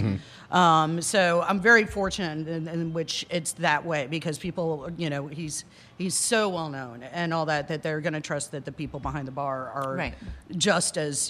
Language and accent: English; the South, United States; accent: southern; It was like my southern accent when I was in New York.